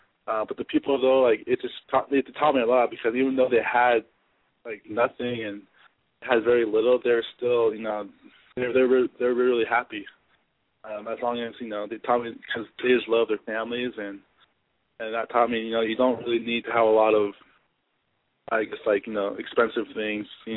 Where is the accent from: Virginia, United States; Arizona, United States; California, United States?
California, United States; I really didn't really know too much about them since I grew up in Southern California.